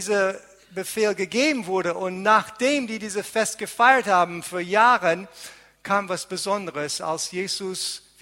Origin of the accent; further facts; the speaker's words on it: Lebanon; Und ich bin in Libanon teilweise aufgewachsen.